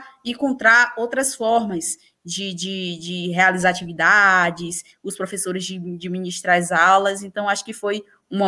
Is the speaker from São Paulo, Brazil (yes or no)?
no; Cachoeira, Bahia, Brazil; Quando eu não morava em Cruz, porque eu sou de Cachoeira. Fui para Cruz morar lá, depois voltei para Cachoeira.